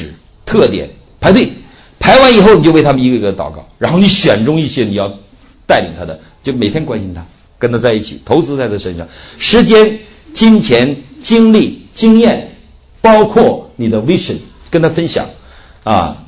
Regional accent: Northeast China, China; 我东北人呢

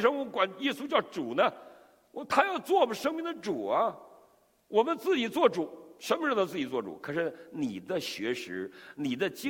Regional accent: Heilongjiang, China; 我就在中国一个很小县城，黑龙江省望归县，我老家就是叫什么水溜子，我们家那个村叫水溜子，叫井溜子，六井子，六井子，这是我生的村

